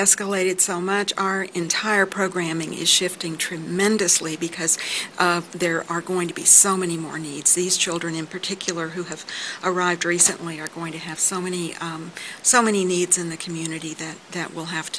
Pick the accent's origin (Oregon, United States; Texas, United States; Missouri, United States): Texas, United States; Dallas; So I'm very heartened that officials here in the city of Dallas, my hometown, are stepping up to do this